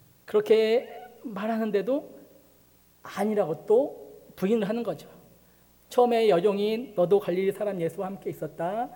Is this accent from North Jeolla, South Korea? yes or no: yes; Gochang, North Jeolla, South Korea; 제가 그 전라북도 고창이라는 곳에서 할머니 할아버지에게서 어릴 적 자랐어요. 언제부터 냐고 엄마한테 여쭤봤더니 그 두 살 반부터 여덟 살까지 자랐다고 그러시더라고요.